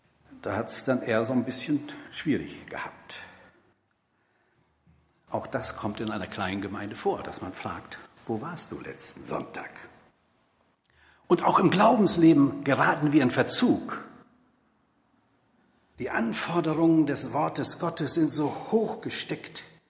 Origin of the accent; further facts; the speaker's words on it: Hamburg, Germany; Könnt ihr euch vorstellen, wie ich mich gefreut habe als Hamburger Jung?